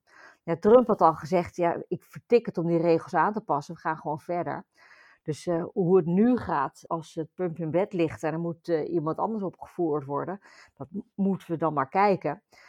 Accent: Netherlands; now in Australia; dat is natuurlijk een domper voor ons als Nederlanders die hier in Australië wonen

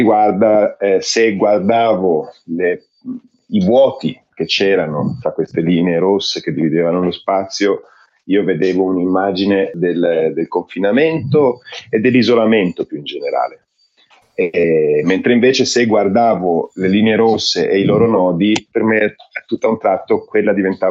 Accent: Milan, Lombardy, Italy; born there; Io sono nato a Milano e quando io ero bambino mia madre lavorava interna alla Scala.

